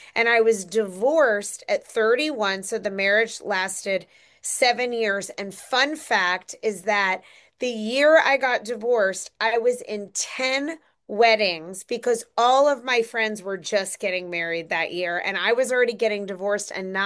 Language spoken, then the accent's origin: English; New York, United States; now in Florida, United States; I've been here for 29 years and I almost still don't think of this as home. I'm a New Yorker, like so many Floridians.